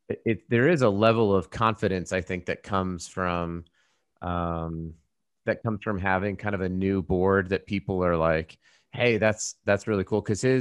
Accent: Colorado, United States; My wife snowboarded because we grew up in Colorado.

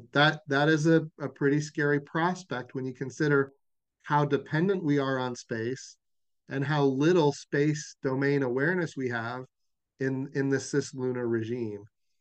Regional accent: Oklahoma, United States; And of course, Oklahoma is my home state.

